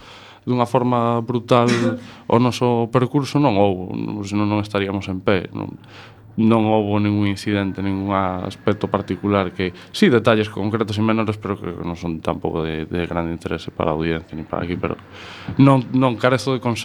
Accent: Ferrol, Galicia, Spain; also born or lived in A Coruña; eu non vivía na Coruña naquela altura. Eu sou nacido na Coruña, pero criei-me en Ferrol.

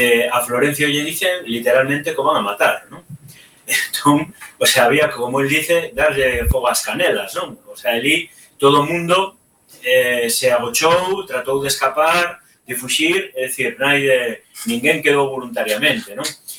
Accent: Valdeorras, Galicia, Spain; E os que nacemos nun pobo pequeno, ¿no? E volvemos, ¿no? Eu son de Valdeorras

